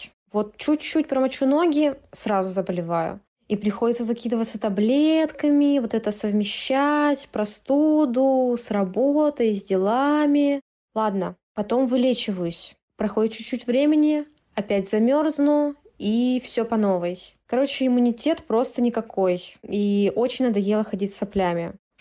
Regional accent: Moscow, Russia; мне 25 лет, я из Москвы.

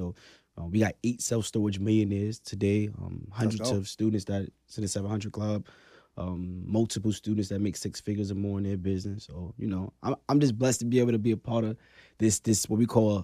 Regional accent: Brooklyn, New York, United States; So I'm growing up in Brooklyn. I'm seeing gangbangers. I'm seeing drug dealers. I'm seeing scammers.

